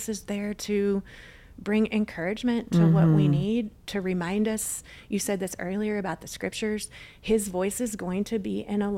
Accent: Texas, United States; And I'd never been to that part of the country. I grew up in Texas, you know, and so being in Alaska, I felt like I was looking at creation through a focused camera lens.

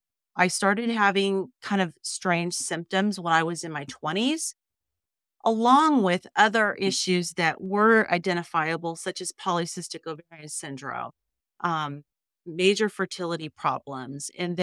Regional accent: California, United States; moved away as an adult; now in Washington, United States; spent most of my life in California. So pretty much born and raised in California. 10 years ago, when I was 45, moved up to Washington State.

